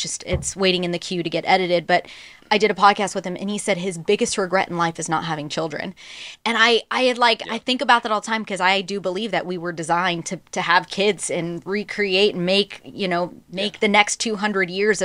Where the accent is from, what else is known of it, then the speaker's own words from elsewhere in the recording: Hawaii, United States; now in Washington State, United States; But I realize one of the reasons why I moved from Hawaii and why I went to Washington State is because I was getting a cap too.